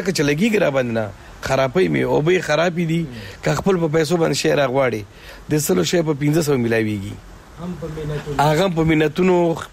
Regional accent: Kabul, Afghanistan; also born or lived in Pakistan; زه ما پیدائش دلته شوی دا.

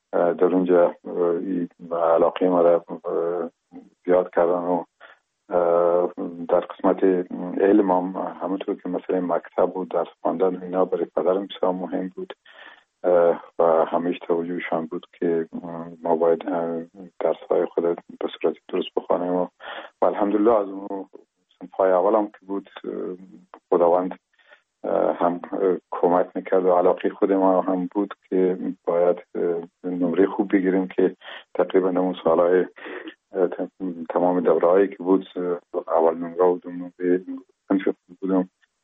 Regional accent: Afghanistan; first language Pashto; Persian is a second language; باز ما که زبان مادری ما پشتو بود

